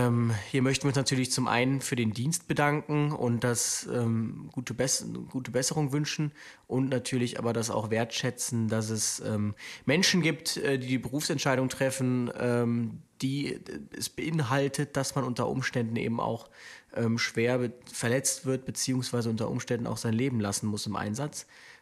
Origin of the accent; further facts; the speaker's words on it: Cologne, North Rhine-Westphalia, Germany; Also ich als Kölner, ich kenne das gar nicht.